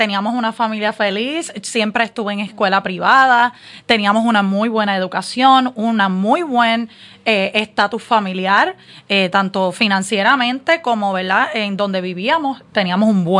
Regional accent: Arecibo, Puerto Rico; yo nací en Arecibo, Puerto Rico, orgullosamente del campo. Mucha gente me ven, dicen que no lo parezco, pero yo soy jíbara de campo

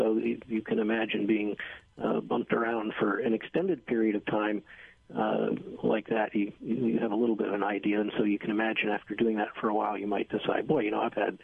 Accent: Miami, Florida, United States; I grew up in Miami, and so I had, growing up as a kid in the 60s, a lot of firsthand experience with storms

